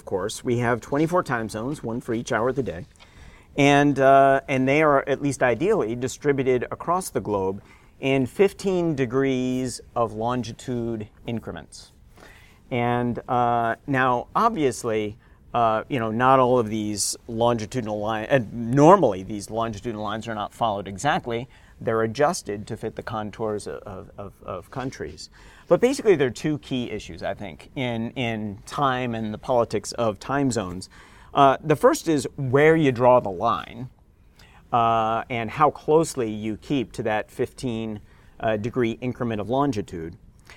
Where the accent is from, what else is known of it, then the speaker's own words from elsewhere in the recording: East Coast, United States; also born or lived in Maryland / Connecticut; I am from the East Coast. I'm from Maryland and Connecticut most recently.